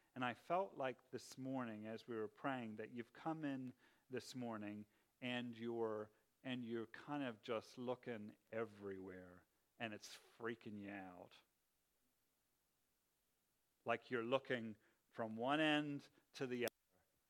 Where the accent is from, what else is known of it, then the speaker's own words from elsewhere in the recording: Pennsylvania, United States; I grew up in the East Coast of America where all of, in a place called Pennsylvania where the Amish people live